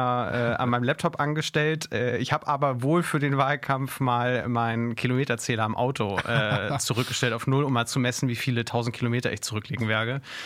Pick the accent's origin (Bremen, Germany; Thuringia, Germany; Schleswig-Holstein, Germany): Schleswig-Holstein, Germany; Bad Bramstedt; Ich komme aus Bad Bramstedt, dem Nachbarkreis